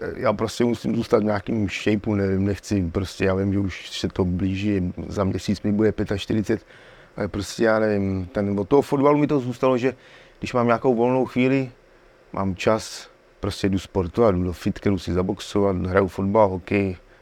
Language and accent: Czech; Karlovy Vary, Karlovy Vary Region, Czechia; Já vyrůstal v Karlových Varech na předměstí.